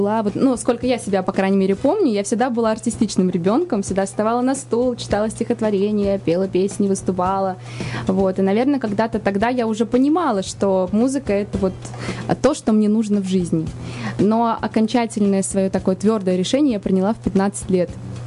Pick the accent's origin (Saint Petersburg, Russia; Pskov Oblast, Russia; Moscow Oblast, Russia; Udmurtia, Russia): Udmurtia, Russia; Izhevsk; now in Moscow, Russia; родом я из Ижевска, это столица Удмуртской республики, вот, там я родилась, там я выросла, потом поняла, что хочу быть певицей, и поехала учиться в Москву